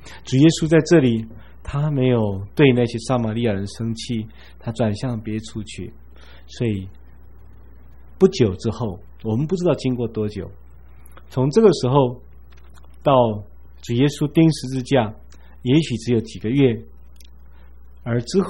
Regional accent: China; 这个驴对我们中国人来讲，那个字本身就是一个形容词

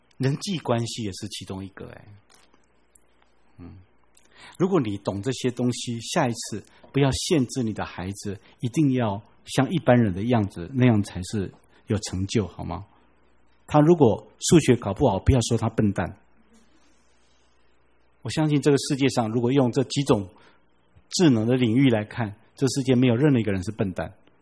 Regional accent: China; 过去的时代我们中国人是万般皆下品，唯有读书高

